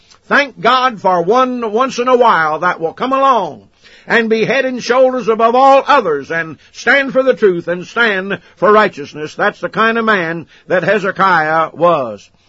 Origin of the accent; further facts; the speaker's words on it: United States; My, how we need a revival in my home country, America.